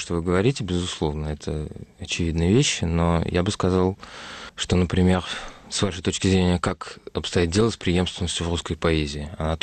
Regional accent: Moscow, Russia; Я москвич, да. Хотя мой отец отсюда, и тем не менее я родился и вырос в Москве.

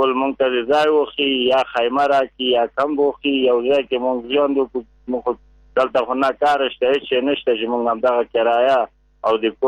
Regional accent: Kapisa, Afghanistan; now in Kabul, Afghanistan; مونگ کپیسا ولایت ناستو نشا ولسوالی پچغان دره نه راغلی.

